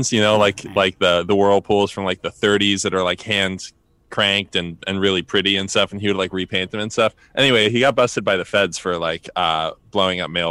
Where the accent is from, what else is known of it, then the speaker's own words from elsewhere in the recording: New Jersey, United States; I grew up in Jersey and was blowing up mailboxes at these conventions